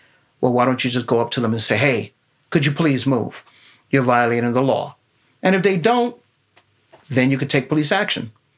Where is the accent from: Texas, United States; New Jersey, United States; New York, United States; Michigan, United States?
New York, United States; Bronx; growing up in the South Bronx, I could understand how people did not like police officers, because I myself, as a young kid, was thrown up against the wall.